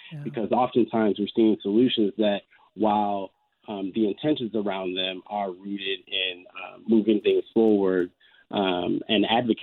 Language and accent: English; Minneapolis, Minnesota, United States; I'm from Minneapolis originally, and I have family and friends that are very dear to me there.